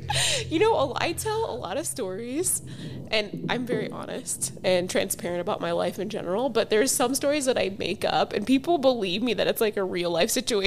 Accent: New York, United States; Get the fuck out of here. I'm from New York.

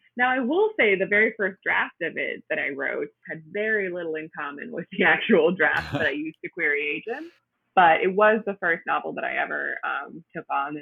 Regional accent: Milwaukee, Wisconsin, United States; No, I'm actually from the Milwaukee area.

